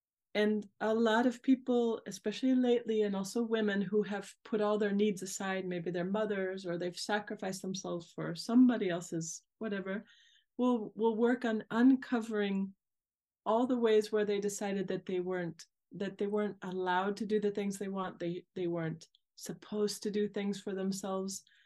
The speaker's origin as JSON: {"language": "English", "country": "United States", "lives_now": "Amsterdam, Netherlands", "said": "when I was 20, something like that, I came to Amsterdam for a week because I'm actually American."}